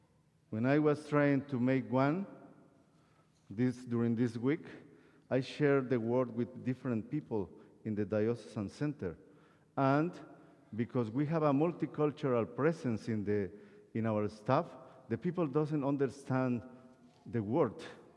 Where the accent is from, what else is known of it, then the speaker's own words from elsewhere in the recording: Guatemala; English is a second language; moved away; also born or lived in Costa Rica; I was born and raised in Guatemala. This is my country. And I spent 14 years in Costa Rica, and I am a Costa Rican too.